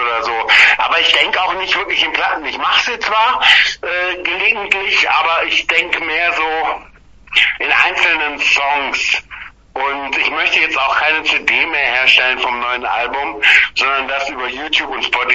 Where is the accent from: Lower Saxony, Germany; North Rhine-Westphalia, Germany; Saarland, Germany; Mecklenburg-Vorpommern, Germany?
North Rhine-Westphalia, Germany; Düren; Ich habe, glaube ich, 3 oder 4 Dürenplatten gemacht, die nur meiner Heimatstadt gewidmet sind.